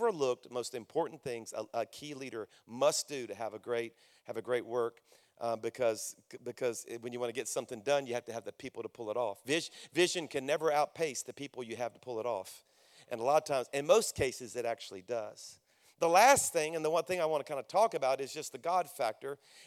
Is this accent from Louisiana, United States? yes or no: yes; Louisiana, United States; I mean, I'm from Louisiana, everybody. I don't know if I got any Louisiana people here, but we 50th on every list.